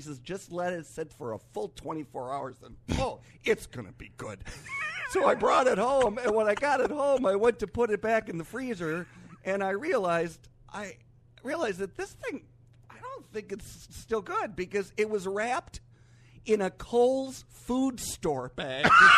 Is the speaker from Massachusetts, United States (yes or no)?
no; Milwaukee, Wisconsin, United States; That's where my family is from. I went to school miles from here. I'm from Milwaukee, but I went to school, a boarding high school called St. Lawrence Seminary in Mount Calvary, Wisconsin.